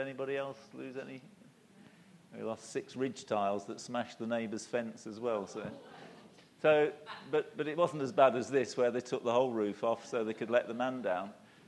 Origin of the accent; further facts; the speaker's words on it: East Midlands, United Kingdom; I was born in Leicestershire, and I grew up in Leicestershire.